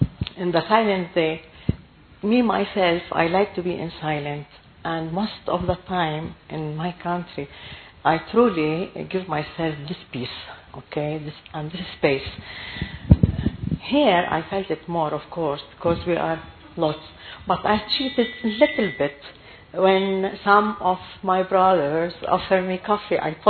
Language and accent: English; Ras El Matn, Mount Lebanon, Lebanon; I was going to say from Ras El Matin, my village country.